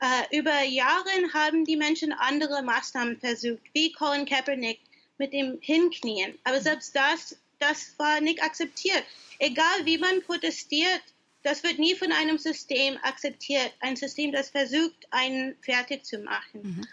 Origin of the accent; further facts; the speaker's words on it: Chicago, Illinois, United States; also born or lived in Oakland; Also ich bin in Chicago aufgewachsen, habe eine Zeit lang in Oakland, Kalifornien gelebt.